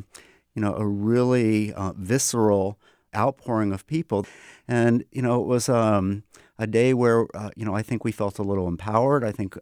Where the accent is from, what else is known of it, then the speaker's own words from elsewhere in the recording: Buffalo, New York, United States; born there; now in Spokane, United States; I was born in Buffalo, New York, and I came to Washington in 1999 purely for mercenary reasons.